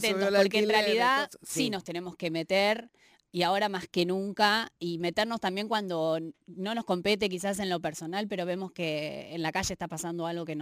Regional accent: Buenos Aires, Argentina; Somos muy porteños centristas.

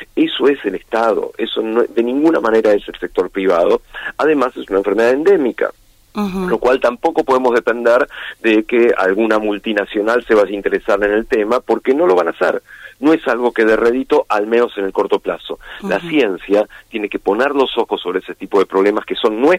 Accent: Argentina

